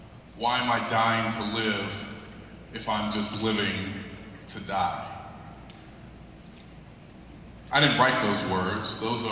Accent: California, United States; I hail from Los Angeles County, president of the County Board of Education in LA.

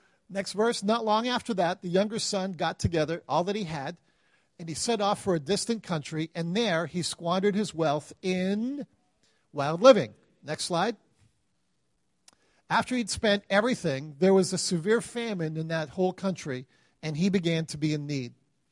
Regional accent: Malawi; I grew up in Africa. My parents are missionaries in Malawi, Africa, so that's where I grew up.

